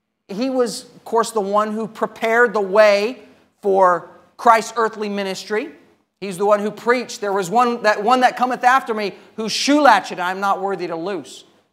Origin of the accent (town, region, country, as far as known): Thailand; born or raised there